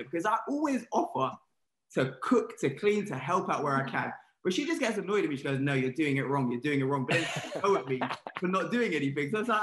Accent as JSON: {"language": "English", "region": "London", "country": "United Kingdom", "said": "Obviously, she's from London, I'm from London"}